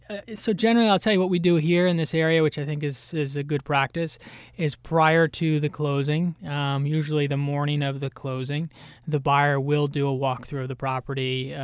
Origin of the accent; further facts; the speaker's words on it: Binghamton, New York, United States; I grew up in upstate New York, and I grew up in Binghamton, and we saw a lot of jobs leave the upstate New York in the 80s and the 90s.